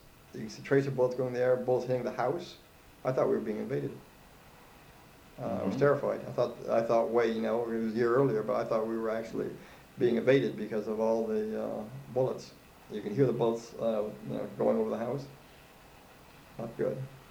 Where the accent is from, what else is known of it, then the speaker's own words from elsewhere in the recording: United States; I enjoyed some of the things that you could do there as an American.